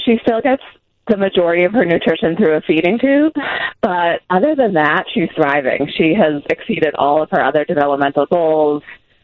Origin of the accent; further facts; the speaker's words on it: Lowell, Massachusetts, United States; We are in Massachusetts. We are from Lowell, Massachusetts.